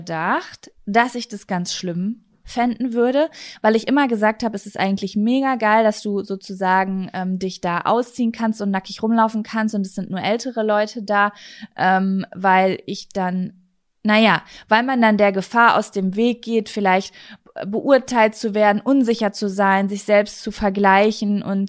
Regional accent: North Rhine-Westphalia, Germany; Bei uns in Ostwestfalen gibt es ja ganz viel.

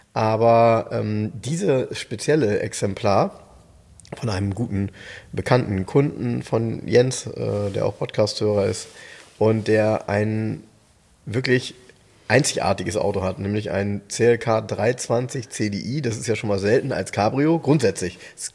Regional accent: Soltau, Lower Saxony, Germany; weil sie ein Stück weit in meiner Kindheit sehr oft vorgekommen sind. Weißt du warum? Bei uns in Soltau.

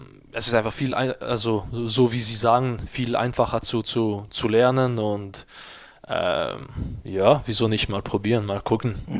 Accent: Bern, Switzerland; Und ich bin in Bern aufgewachsen. Bern ist ein deutschsprachiges Kanton.

